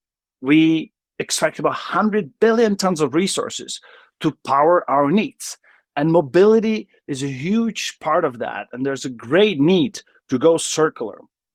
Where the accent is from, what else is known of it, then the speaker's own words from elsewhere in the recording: Prague, Czechia; I was an advisor to the mayor of Prague for 4 years, making my hometown more circular.